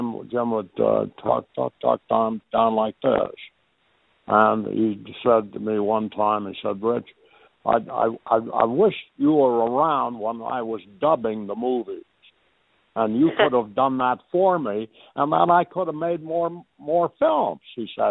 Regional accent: Canada; I do talk about my early childhood growing up in Canada

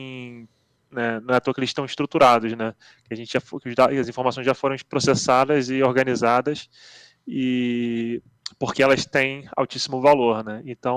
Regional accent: Rio de Janeiro, Brazil; moved away as an adult; now in Zurich, Switzerland; Sou originalmente do Rio de Janeiro, mas né, mudei para a Suíça há 13 anos atrás e para estudar matemática

